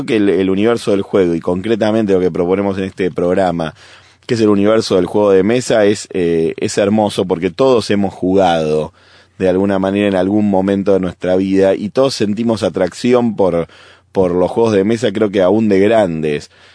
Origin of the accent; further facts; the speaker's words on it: Argentina; Yo soy argentino, un país típicamente de campo